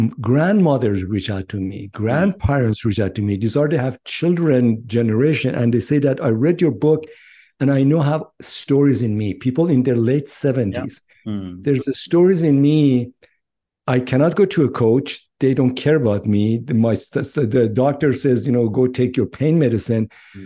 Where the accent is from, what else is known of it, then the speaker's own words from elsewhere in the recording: Iran; English is a second language; moved away as an adult; now in United States; So I grew up in Iran, and most of my adult life I've been US.